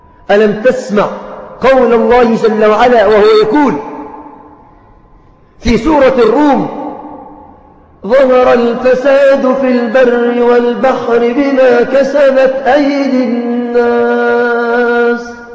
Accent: Egypt

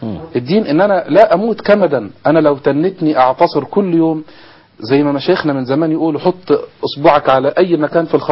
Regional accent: Zifta, Gharbia, Egypt; كان عندي خطبة عيد من سنتين في بلدتنا زفتة في مصلى أبي داود

